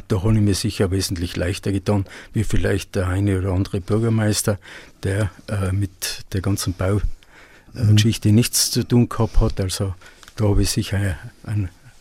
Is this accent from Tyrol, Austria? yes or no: yes; Sillian, Tyrol, Austria; Ja, ich bin in Siljan geboren, also im Jahre 1952 und in Siljan auch aufgewachsen.